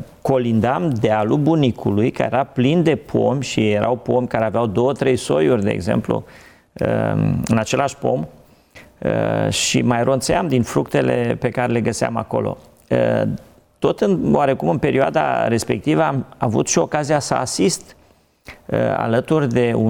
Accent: Bihor County, Romania; Eu m-am născut în Transilvania, în județul Bihor, într-o comună în apropierea Crișului Repede și întâmplarea a făcut ca de mic copil, într-un sat de la țară

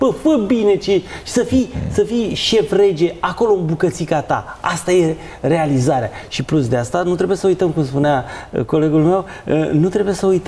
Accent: Oltenia, Romania; eu sunt oltean, m-am căsătorit cu o prahoveancă

